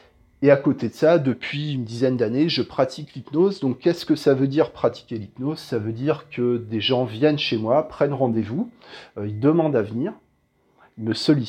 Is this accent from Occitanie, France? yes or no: no; Le Havre, Normandy, France; born there; now in Mâcon, France; donc je suis né au Havre, au bord de la mer